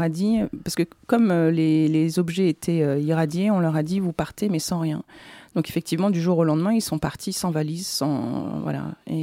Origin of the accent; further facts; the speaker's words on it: Caen, Normandy, France; Si, ouais, je suis normande aussi. Mais pas de Cherbourg, de Caen.